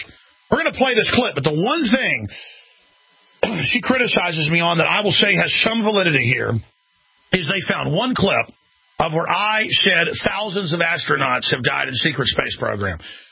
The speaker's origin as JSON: {"language": "English", "region": "Texas", "country": "United States", "said": "I'm from Texas, folks. I know a lot of people. I grew up around NASA stuff."}